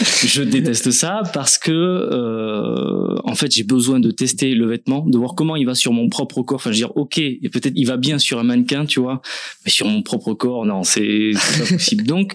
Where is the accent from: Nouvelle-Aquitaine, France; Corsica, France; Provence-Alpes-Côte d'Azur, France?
Nouvelle-Aquitaine, France; Bordeaux; donc moi je suis bordelais. Donc on est un petit style à nous quand même, les bordelais.